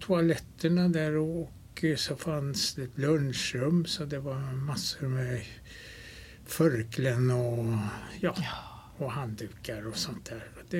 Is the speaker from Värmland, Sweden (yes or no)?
no; Tyresö, Stockholm County, Sweden; also born or lived in Bromma; Jag är född i Bromma, men jag kom till Tyresö 1926. Och då var jag väl bara några månader gammal